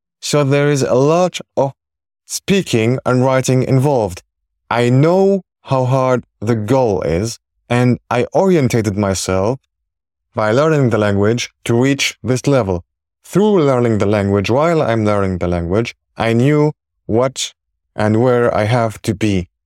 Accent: Syria; English is a second language; I have a responsibility that I come from Syria.

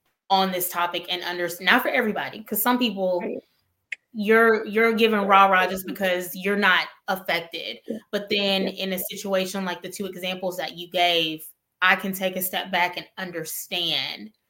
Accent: Alabama, United States; moved away; I'm from Alabama, so I can attest to the world getting hotter. It's probably 100 degrees there right now. I mean, I'm exaggerating, but the point is, I believe it because I'm seeing this. I'm also from the Gulf Coast.

